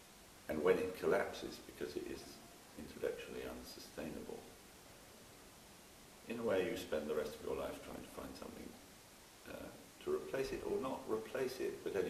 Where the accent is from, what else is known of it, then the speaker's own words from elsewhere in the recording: Hampstead, London, United Kingdom; born there; I was born in Hampstead, in London, in 1950.